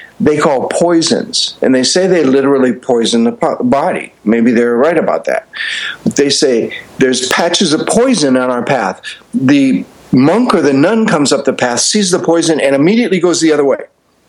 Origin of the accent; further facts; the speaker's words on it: Midwest, United States; Right, I grew up in the Midwest, and I was actually a theater major at the University of Minnesota